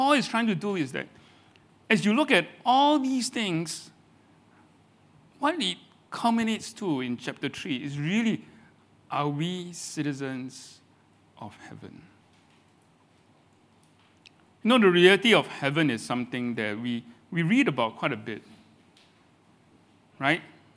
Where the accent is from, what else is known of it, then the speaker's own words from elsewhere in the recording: Singapore; no matter where you go, you always think, I'm a Singaporean.